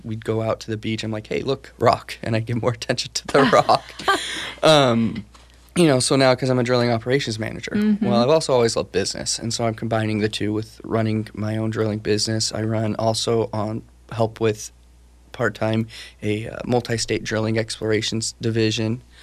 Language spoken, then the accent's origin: English; West Salem, Oregon, United States; I grew up in West Salem, attended then a private school called Western Mennonite, now Western Christian School, through middle school and high school.